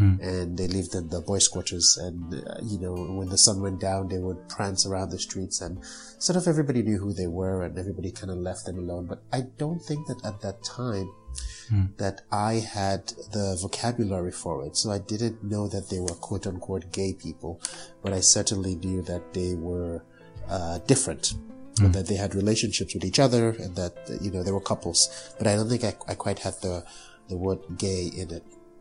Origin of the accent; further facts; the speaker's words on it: Nigeria; Growing up in Nigeria for me was just a wonderful, wonderful experience.